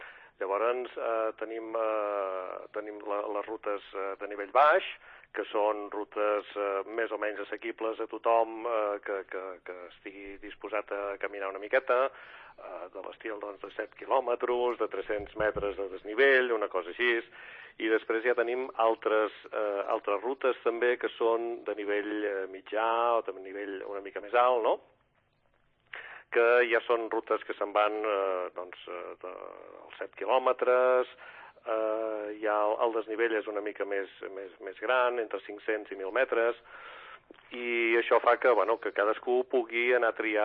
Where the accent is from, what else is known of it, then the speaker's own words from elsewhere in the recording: Setcases, Catalonia, Spain; A mi m'agrada molt, és clar, és el meu poble.